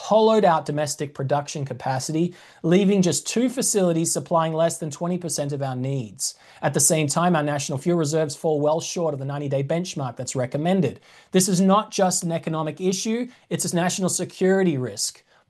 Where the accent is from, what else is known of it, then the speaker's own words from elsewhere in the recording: Australia; A couple of things there. I'm Australian.